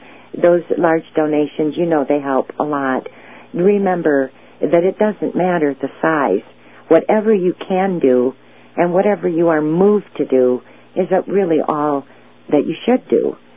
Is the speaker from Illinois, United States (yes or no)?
no; Michigan, United States; Well, Michigan's my home state.